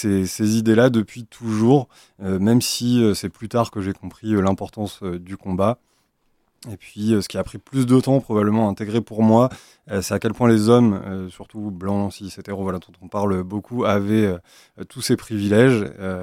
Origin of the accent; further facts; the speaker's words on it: Brittany, France; J'ai 37 ans, j'ai grandi en Bretagne une grande partie de ma vie et j'ai continué à grandir encore en tant qu'adulte après à l'étranger et puis pas mal sur Paris avant de revenir en Bretagne plus récemment.